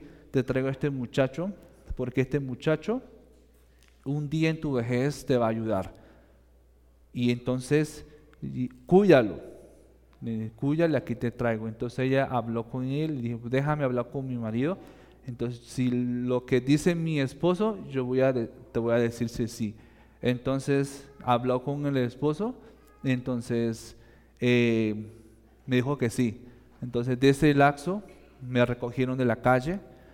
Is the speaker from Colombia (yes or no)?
no; Lima, Peru; also born or lived in Pucallpa; Yo soy de Lima. Perdón, de Pucallpa, pero fui criado en Lima.